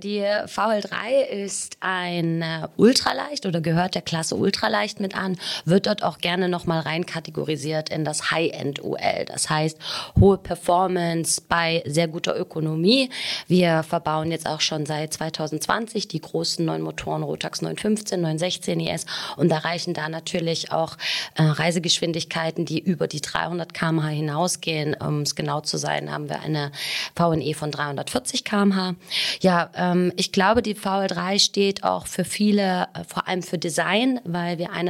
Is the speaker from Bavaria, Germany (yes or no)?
no; Bautzen, Saxony, Germany; Ich bin 34 Jahre alt. Neben mir sitzt … Wir sind beide aus Bautzen.